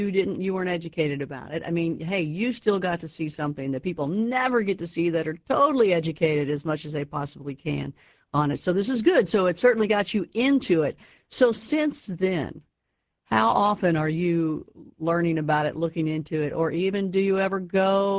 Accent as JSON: {"language": "English", "town": "Louisville", "region": "Kentucky", "country": "United States", "tie": "born or raised there", "said": "the WHAS studios of iHeartMedia in Louisville, Kentucky. That's where we've been broadcasting live, my hometown."}